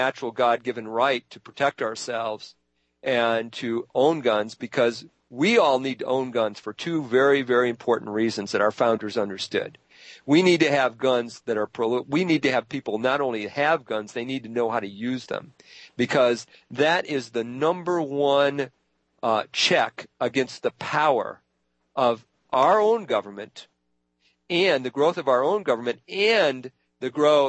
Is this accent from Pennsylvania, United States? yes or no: no; Chicago, Illinois, United States; also born or lived in Hammond, Indiana / Calumet City; I am from the Chicago area. I was born in Hammond, Indiana. I lived in Calumet City. Worked in Chicago in the steel mills there